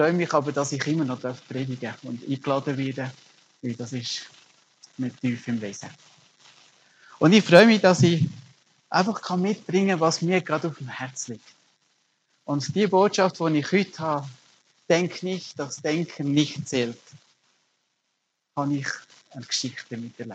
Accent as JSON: {"language": "German", "country": "Germany", "tie": "born there", "said": "Meine Mutter ist Bündnerin, meine Frau ist Bernerin und ich bin in Deutschland geboren."}